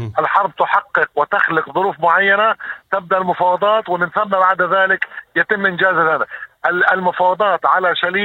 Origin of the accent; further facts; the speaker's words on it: Palestine; مع التأكيد على حقنا كفلسطينيين نعيش تحت الاحتلال